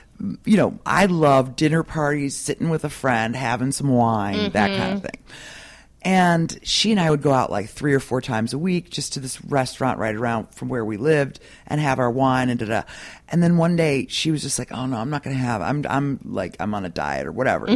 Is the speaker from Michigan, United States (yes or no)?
no; Milwaukee, Wisconsin, United States; I grew up in Milwaukee.